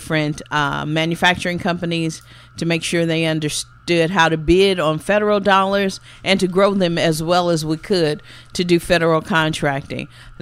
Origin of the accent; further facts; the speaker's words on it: Indianapolis, Indiana, United States; I grew up in Indianapolis, right around the corner from O'Malley's on Emerson. I grew up around 38th and Arlington, so we visited O'Malley's quite frequently.